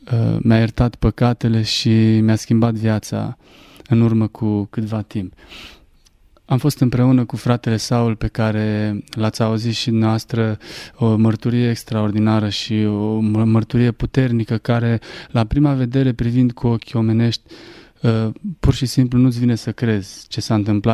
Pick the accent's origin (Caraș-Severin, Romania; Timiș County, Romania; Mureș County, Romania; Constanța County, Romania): Mureș County, Romania; Târgu Mureș; born there; am 27 de ani și m-am născut în Târgu Mureș.